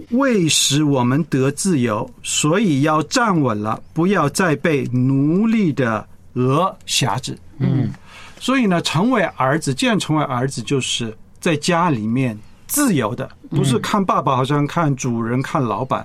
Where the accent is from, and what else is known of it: China